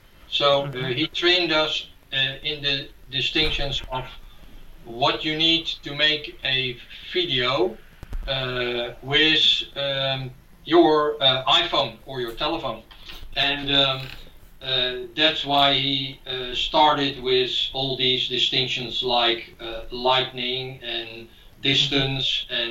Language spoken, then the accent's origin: English; Netherlands; English is a second language; So I'm a Dutchman. I was born in 1954 in January